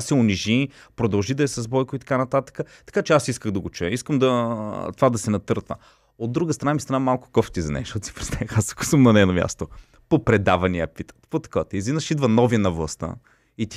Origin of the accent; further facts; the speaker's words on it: Kardzhali, Kardzhali Province, Bulgaria; и аз съм от Кърджали.